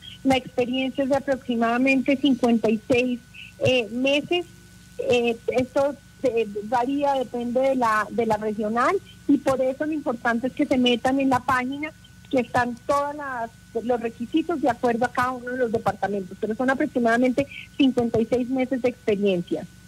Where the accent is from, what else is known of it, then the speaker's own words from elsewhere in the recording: Bogotá, Colombia; born there; Mi papá, obviamente, un santafereño de corazón, como yo.